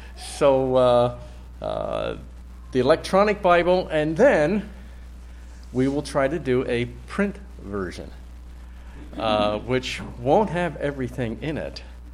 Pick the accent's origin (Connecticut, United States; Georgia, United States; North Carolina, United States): North Carolina, United States; Charlotte; I hail from, as they say down there, I come from Charlotte, North Carolina. But I really don't talk like that. I'm a Pennsylvania Dutchman.